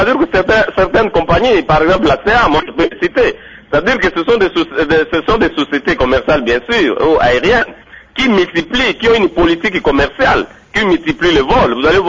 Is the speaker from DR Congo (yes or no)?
yes; Mbandaka, Équateur, DR Congo; même chez nous en Bandaka.